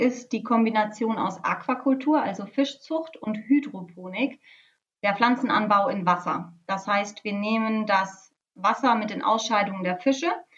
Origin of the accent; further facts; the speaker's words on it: Lower Saxony, Germany; now in Bremen, Germany; Ich komme aus Niedersachsen, aus der Nähe von Bremen tatsächlich. Bin Anfang 30